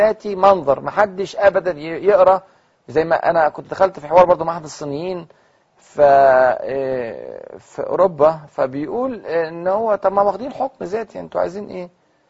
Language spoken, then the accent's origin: Arabic; Egypt; والموظفه بتاعت البنك عرفت ان انا من مصر